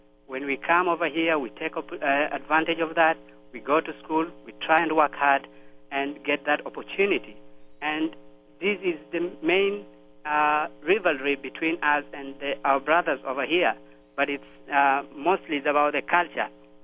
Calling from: Grand Rapids, Michigan, United States; Yes, I'm calling from Grand Rapids.

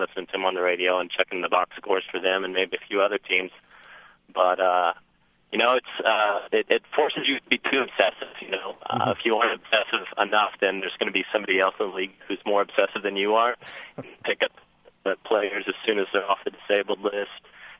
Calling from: Arizona, United States; I'm my hometown team are the Houston Astros.

